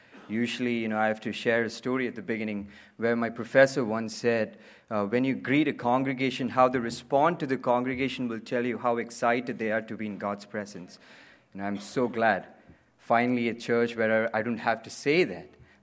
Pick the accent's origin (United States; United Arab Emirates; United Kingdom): United Arab Emirates; Abu Dhabi; I was born and raised in Abu Dhabi. It's a state, capital state in United Arab Emirates. I grew up in a Christian family